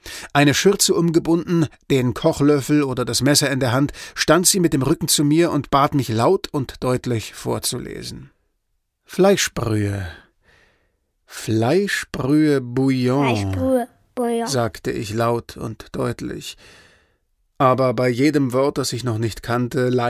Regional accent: Lower Saxony, Germany; Bei uns in Ostfriesland gibt es den Spruch, wat der Buer nicht kennt, dat frett he nicht.

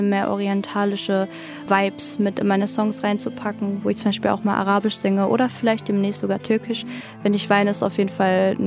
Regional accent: Recklinghausen, North Rhine-Westphalia, Germany; ich komme aus Recklinghausen

